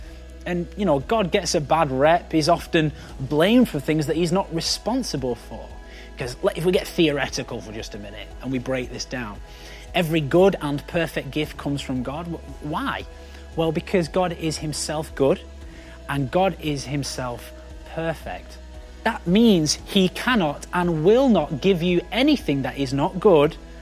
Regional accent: Wigan, North West England, United Kingdom; Don't be angry, I'm from Wigan too, okay?

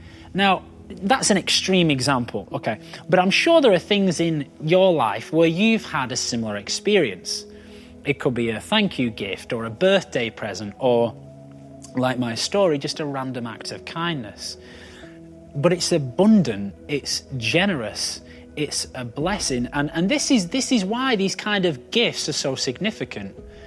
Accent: Wigan, North West England, United Kingdom; Don't be angry, I'm from Wigan too, okay?

